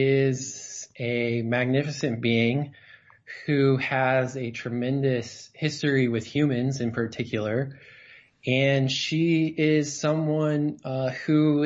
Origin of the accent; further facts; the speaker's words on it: Evansville, Indiana, United States; the river that I was born along in Evansville, Indiana, some almost 34 years ago.